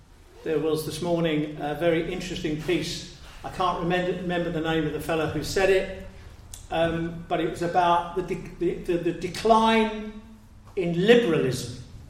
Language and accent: English; Canning Town, London, United Kingdom; I was born and bred in Canning Town.